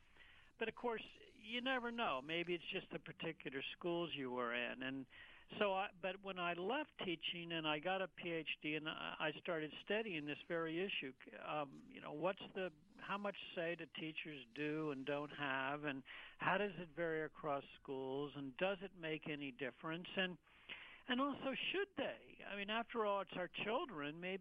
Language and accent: English; Wilmington, Delaware, United States; moved away as an adult; also born or lived in Western Canada; I grew up in Wilmington, Delaware. My father was a scientist for the DuPont Company. And then I went to college as far away as I possibly could.